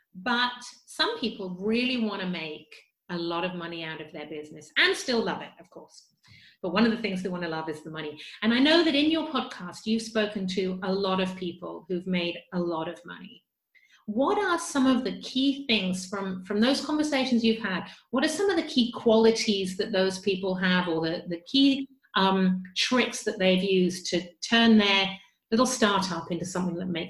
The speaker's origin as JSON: {"language": "English", "region": "England", "country": "United Kingdom", "said": "You know, we say niche in England"}